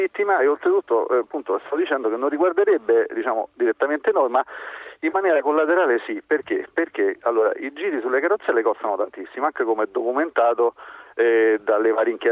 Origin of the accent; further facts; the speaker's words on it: Rome, Lazio, Italy; io sono romano